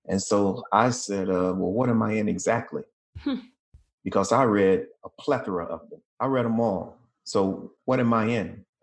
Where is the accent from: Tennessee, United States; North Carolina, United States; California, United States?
Tennessee, United States; Jackson; Jackson, Tennessee. And so that was a very comfortable space for me to be in.